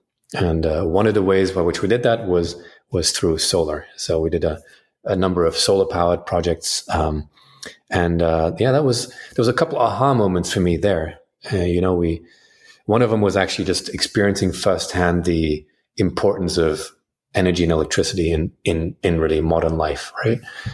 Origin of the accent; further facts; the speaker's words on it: Munich, Bavaria, Germany; also born or lived in London; Originally I'm from Munich, Germany. And I made my way west, if you will, via London. So I spent 4 years in London studying electrical engineering